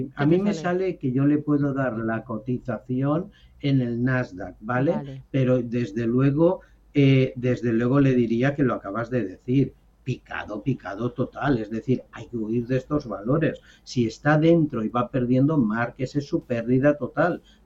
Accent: Valencian Community, Spain; y como valenciano quisiera que bueno, por recordar

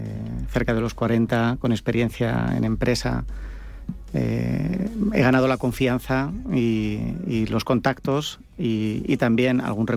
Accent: Madrid, Community of Madrid, Spain; born there; now in Aragon, Spain; Soy maño de adopción, madrileño de nacimiento

